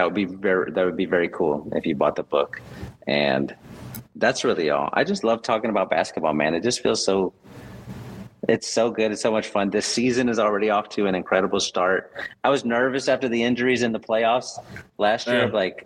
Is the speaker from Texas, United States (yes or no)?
yes; San Antonio, Texas, United States; I grew up in San Antonio.